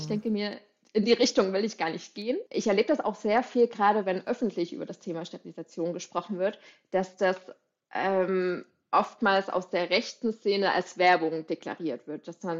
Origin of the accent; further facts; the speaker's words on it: Saxony, Germany; also ich komme halt aus Sachsen, so aus Nähe des Erzgebirges. Und da ist es einfach noch etwas konservativer.